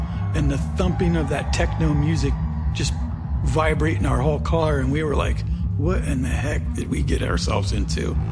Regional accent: New Jersey, United States; I'm from New Jersey, so of course

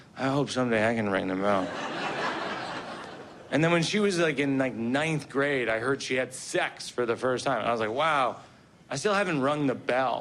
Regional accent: Shrewsbury, Massachusetts, United States; This week, I visited Shrewsbury, my hometown. I grew up in Shrewsbury, Massachusetts, yeah. I went to St. Mary's School, it's Catholic grade school from grade 1 through 8.

